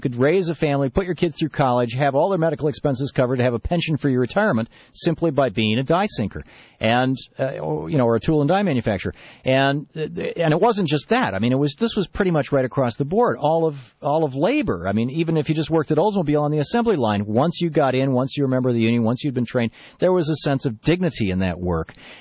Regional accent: Lansing, Michigan, United States; I grew up in Lansing, Michigan in the 50s and 60s, and you know, as a kid, and my father ran a tool and die shop

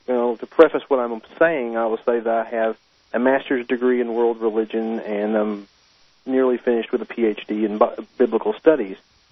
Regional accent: Kentucky, United States; because I'm from Kentucky, you're from Georgia.

